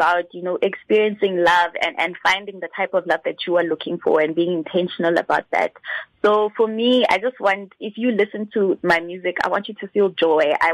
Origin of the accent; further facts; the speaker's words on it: Lesotho; now in South Africa; the artists that we grew up knowing in Lesotho.